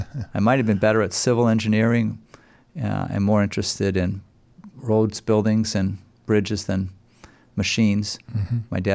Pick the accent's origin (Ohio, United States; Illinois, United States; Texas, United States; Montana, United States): Ohio, United States; Parma Heights; I grew up in Parma Heights and Parma, mostly Parma Heights.